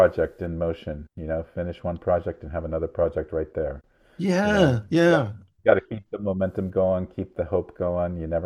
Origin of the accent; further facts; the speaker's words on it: Iowa, United States; moved away as an adult; now in San Francisco, United States; no, I grew up in Iowa and I moved here kind of randomly when I was 24